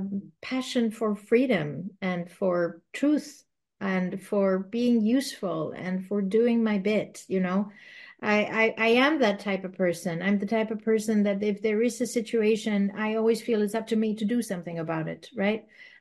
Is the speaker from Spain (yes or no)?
yes; Madrid, Community of Madrid, Spain; first language Spanish; English is a second language; So I was born in Madrid, Spain. I'm Spanish. My parents are Spanish. My parents decided to put us through English school. And so I always grew up in international schools, English schools. That's where I get my bilingual